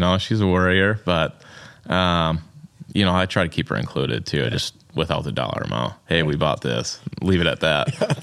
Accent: Byron, Minnesota, United States; Yeah, I grew up in Byron.

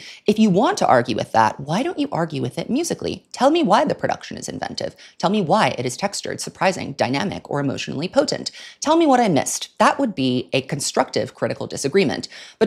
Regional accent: Singapore; I was born and raised here in Singapore, a very small but extremely multicultural city-state where multiple languages, religions, and communities live side by side as your everyday background.

